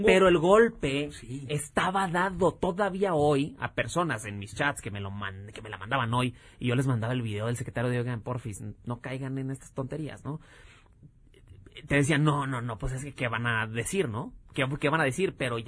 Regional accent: Monterrey, Nuevo León, Mexico; yo soy de Monterrey

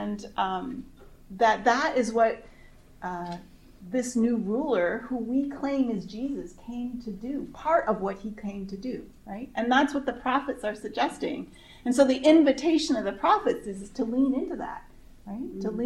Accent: Canada; in the interest of full disclosure, I'm Canadian

